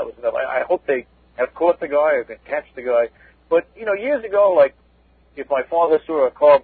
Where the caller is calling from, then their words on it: Stony Brook, New York, United States; I'm from Stony Brook.